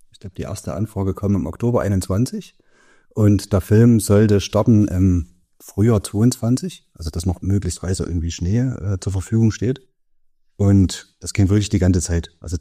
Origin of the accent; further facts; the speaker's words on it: Saxony, Germany; accent: Erzgebirgisch; Ich spreche ja gar nicht so extrem erzgebirgisch. Ich verstehe das super und ich denke, wenn ich am Stammtisch sitze oder wenn wir mit der Familie zusammen sind, dann redet man auch einfach erzgebirgisch.